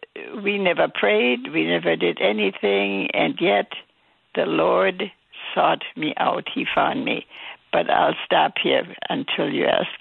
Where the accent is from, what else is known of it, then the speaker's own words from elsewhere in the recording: Wrocław, Lower Silesian Voivodeship, Poland; We lived in a nice suburb of a very large city in East Germany. The city was Breslau.